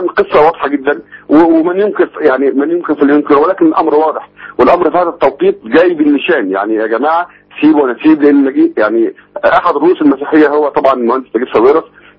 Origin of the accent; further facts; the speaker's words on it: Egypt; لان انا مصري